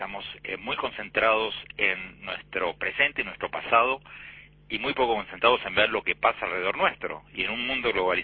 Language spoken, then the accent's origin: Spanish; Argentina; now in United States; mismo en Estados Unidos, donde vivo desde que me fui de Argentina en 1976